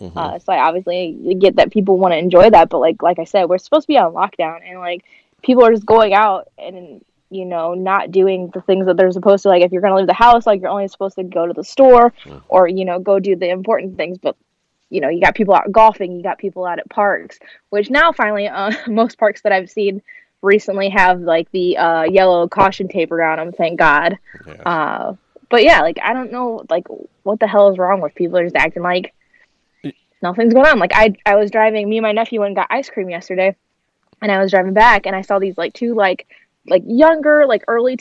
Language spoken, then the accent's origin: English; St. Louis, Missouri, United States; Yep, born and raised St. Louis my whole life. I have lived in the house I live in now since 95.